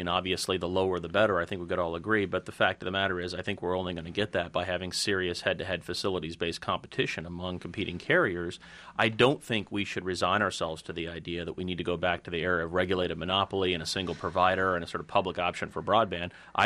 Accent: Indiana, United States; Well, South Korea is basically the size of my home state of Indiana.

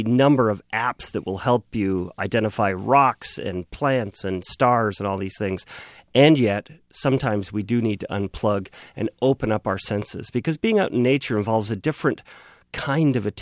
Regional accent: British Columbia, Canada; Yeah, I grew up in British Columbia and spent a lot of time camping

